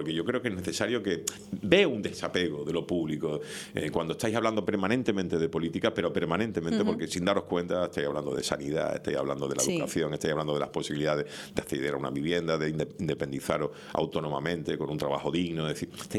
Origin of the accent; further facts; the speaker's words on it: Seville, Andalusia, Spain; born there; now in Tenerife, Spain; Yo no he nacido aquí, yo nací en Sevilla. Me vine aquí en el año 89. En el año 89 había aquí 700.000 personas en Tenerife